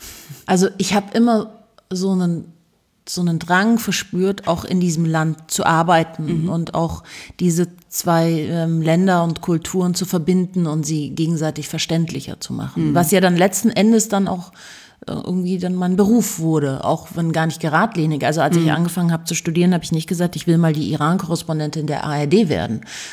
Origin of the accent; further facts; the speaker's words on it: Munich, Bavaria, Germany; Ich bin ja in München geboren und aufgewachsen